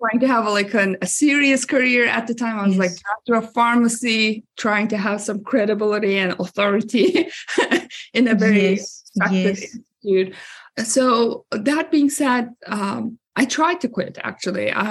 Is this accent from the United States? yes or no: no; Ankara, Turkey; English is a second language; And I'm originally from Turkey, Ankara.